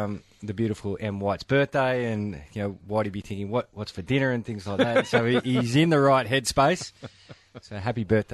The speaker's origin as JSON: {"language": "English", "town": "Geelong", "region": "Victoria", "country": "Australia", "tie": "born or raised there", "said": "where I grew up in Geelong"}